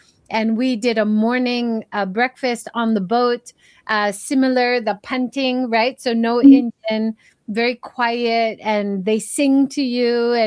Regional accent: Hawaii, United States; Like, I grew up in Hawaii

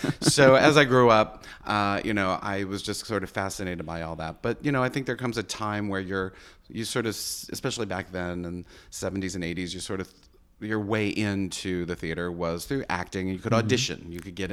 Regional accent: Nashua, New Hampshire, United States; Well, I grew up in Nashua, New Hampshire, and going to theater all the time.

